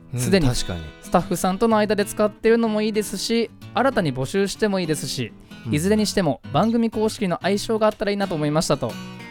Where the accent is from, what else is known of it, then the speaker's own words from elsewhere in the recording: Fujisawa, Kanagawa, Japan; 藤沢出身の俳優タレントとして活動する私